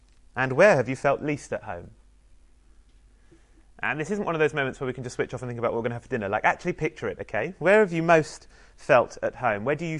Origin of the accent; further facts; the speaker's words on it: United Kingdom; Yeah, we're British.